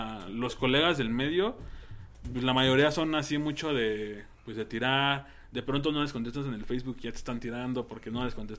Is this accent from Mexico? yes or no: yes; Mexico; nosotros si somos de México